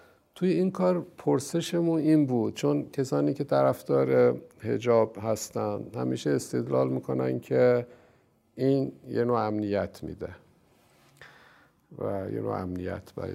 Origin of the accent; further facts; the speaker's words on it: Rafsanjan, Kerman, Iran; مثلا من خودم یادم هست مثلا تو شهر خودم مثلا رفسنجان میرفتم